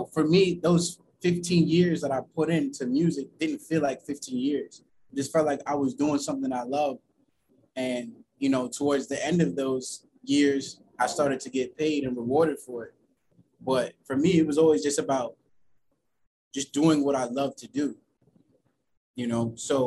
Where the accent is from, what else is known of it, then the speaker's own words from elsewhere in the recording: West Virginia, United States; I mean, growing up in West Virginia was very difficult, because I think that was the first time I really realized that my parents didn't have money.